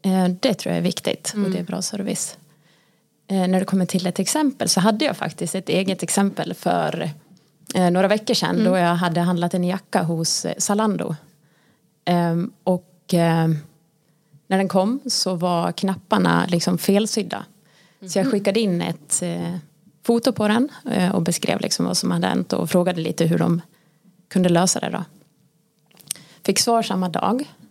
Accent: Dalarna County, Sweden; Ja, jag är ju en dalkulla som bor i Vansbro.

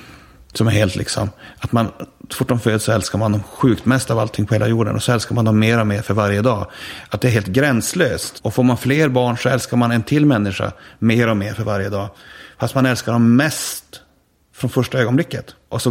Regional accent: Sweden; Att vi är svenskar och vi delar någon slags värdegrund och såna här saker.

